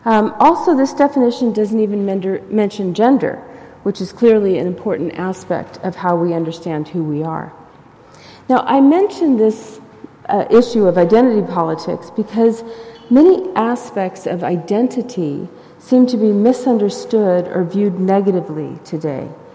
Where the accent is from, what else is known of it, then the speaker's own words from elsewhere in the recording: San Diego, California, United States; I grew up in San Diego, and I learned to drive on a freeway.